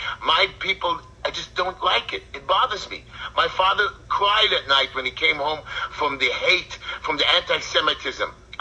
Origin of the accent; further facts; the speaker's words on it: United States; I'm proud of my great country. And I will continue, because I'm an American, I'm a Jew